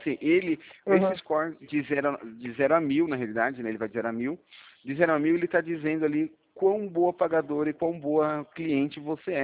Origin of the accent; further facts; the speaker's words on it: Sorocaba, São Paulo, Brazil; Eu sou de Sorocaba